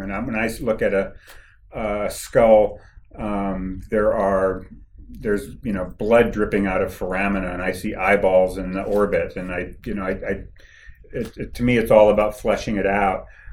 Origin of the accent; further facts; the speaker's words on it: New York, United States; But I grew up in the Devonian of upstate New York. I'm very old. I grew up in upstate New York where there was lots of Devonian.